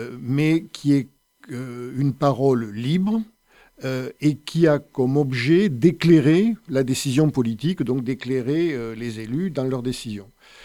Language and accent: French; Montpellier, Occitanie, France; Ma toute prime jeunesse, je l'ai passée dans des quartiers très populaires, là où habitaient mes grands-parents. D'abord à Figuerolles, oui.